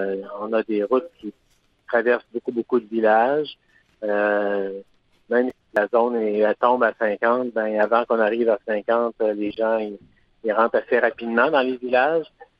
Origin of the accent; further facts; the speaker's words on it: Quebec, Canada; puis chez nous, en Gaspésie en particulier, il y a du monde particulièrement partout